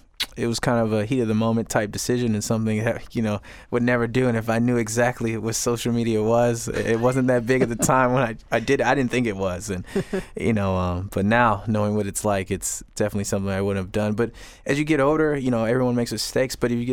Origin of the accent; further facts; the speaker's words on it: Chicago, Illinois, United States; You know, I grew up in Chicago indoors.